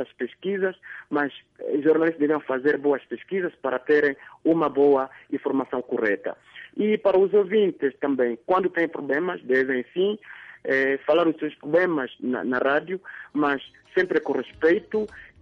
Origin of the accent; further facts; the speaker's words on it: Rundu, Kavango East, Namibia; now in Windhoek, Namibia; Eu cresci no Rundo, fui nascido no Rundo, e do Rundo vim na capital, 96, saí do Rundo, vim na capital de Vinduco, capital da Namíbia, Vinduco, onde estou agora.